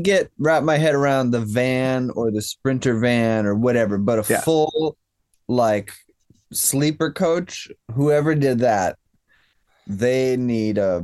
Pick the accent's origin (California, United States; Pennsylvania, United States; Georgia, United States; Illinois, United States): California, United States; Los Angeles; We have a recording studio in Los Angeles, California, where we both come from.